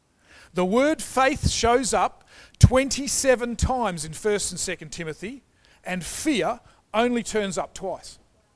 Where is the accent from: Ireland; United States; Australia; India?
Australia; Fremantle, Western Australia; When Andrew and I moved to Frio, we come from Fremantle, originally planted the church. We must have been living in Frio for about 26 years. We've only recently moved to Coogee.